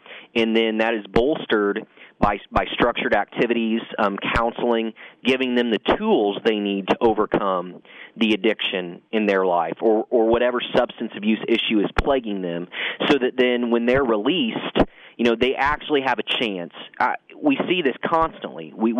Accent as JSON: {"language": "English", "town": "Frankfort", "country": "United States", "tie": "born or raised there", "said": "But it comes down to fulfilling the promises I made for my hometown in Frankfort."}